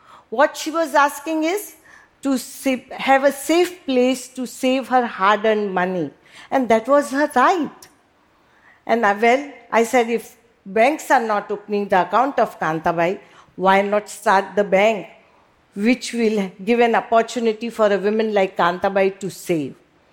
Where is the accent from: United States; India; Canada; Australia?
India; Mumbai, Maharashtra; I was born and brought up in Mumbai.